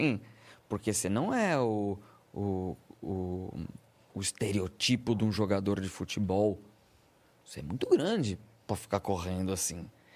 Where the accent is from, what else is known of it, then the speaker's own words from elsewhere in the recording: Rio Grande do Sul, Brazil; born there; now in São Paulo, Brazil; Sou nascido no Rio Grande do Sul.